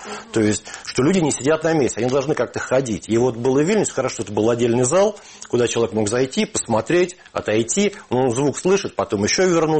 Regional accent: Moscow, Russia; я родился в Москве, ходил в детский садик в Москве, ходил в школу в Москве, ходил в институт и закончил в Москве

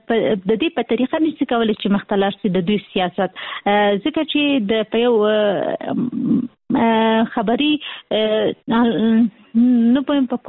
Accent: Kabul, Afghanistan; موږ خاصي د کابل یو.

